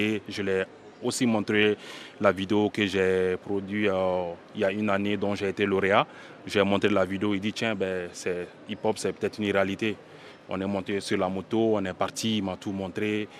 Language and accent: French; Bamako, Mali; Comme moi, je suis de Bamako, je suis à 400 km de la localité Kenyeba. Je suis aussi journaliste